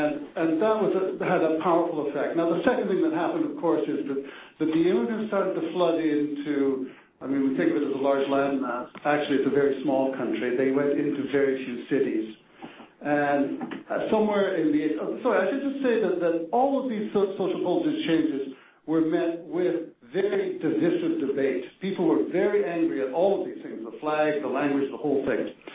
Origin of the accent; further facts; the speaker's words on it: Canada; born there; I was in the first wave of people in Canada who was born as a Canadian citizen.